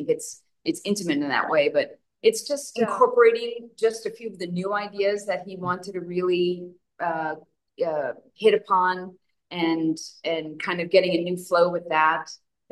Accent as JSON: {"language": "English", "town": "Westbury", "region": "New York", "country": "United States", "tie": "born there", "said": "I was born Long Island Jewish, with a in Westbury, and then we moved when I was one to F"}